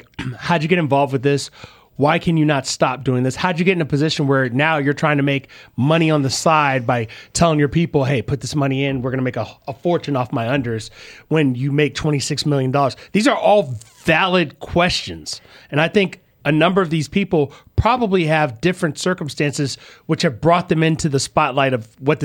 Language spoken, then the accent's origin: English; Alabama, United States; I'm from Alabama. Guess what we do not have in the state of Alabama? The lottery.